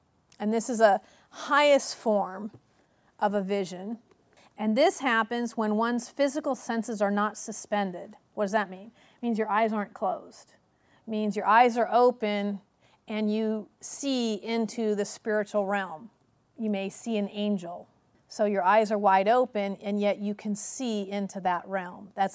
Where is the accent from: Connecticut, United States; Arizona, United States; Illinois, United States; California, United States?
California, United States; I mean, we're from California, where it's rather liberal, and people wear whatever